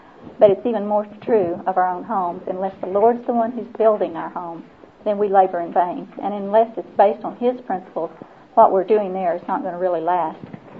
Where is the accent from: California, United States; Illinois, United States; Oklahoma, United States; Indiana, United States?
Oklahoma, United States; Oklahoma City; I'm from Oklahoma City, and I have four children.